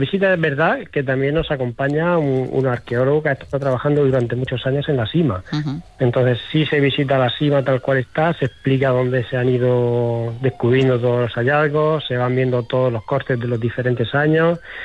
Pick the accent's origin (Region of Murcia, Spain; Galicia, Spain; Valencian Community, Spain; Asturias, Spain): Region of Murcia, Spain; Torre Pacheco; todos los que somos oriundos de Torre Pacheco la hemos conocido porque antiguamente nosotros podíamos ir y bañarnos allí.